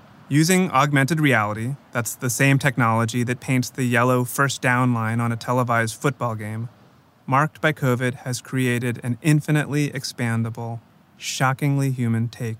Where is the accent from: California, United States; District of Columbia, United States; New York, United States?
District of Columbia, United States; Washington; I grew up in the Washington, D.C. area, surrounded by noble statues and somber slabs.